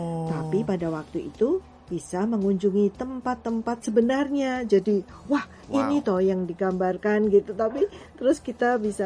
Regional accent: Yogyakarta, Special Region of Yogyakarta, Indonesia; belajar bahasa Indonesianya di kampung halaman saya di Yogyakarta

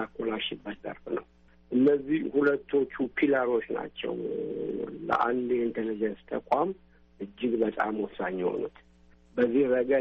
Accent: Addis Ababa, Ethiopia; ትውልዴ አዲስ አበባ ከተማ ውስጥ ነው። የመጀመሪያ ደረጃ ትምህርቴንም ሁለተኛ ደረጃ ትምህርቴንም ያጠናቀቅኩት እዛው ነው።

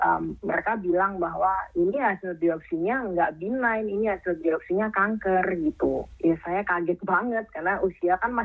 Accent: Indonesia; now in United States

